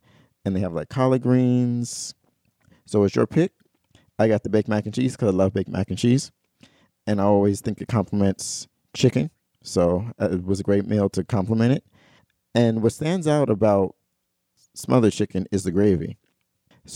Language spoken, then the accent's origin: English; Brooklyn, New York, United States; We're both from Brooklyn